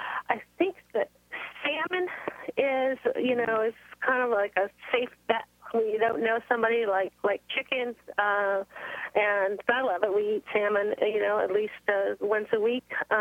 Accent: Connecticut, United States; I grew up in Connecticut, and that's the dividing line between Red Sox and Yankees.

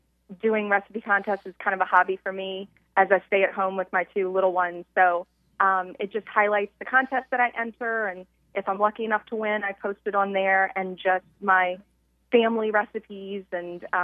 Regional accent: New Orleans, Louisiana, United States; I mean, I grew up in the New Orleans area, and, you know, the kitchen table was just where we all gathered.

